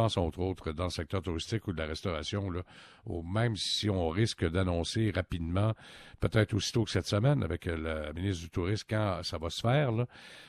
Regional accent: Quebec, Canada; chez nous, au Québec

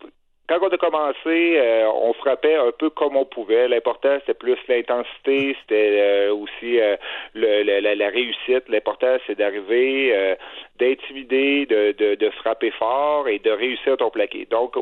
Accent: Saint-Georges, Quebec, Canada; Moi, je viens de Saint-Georges.

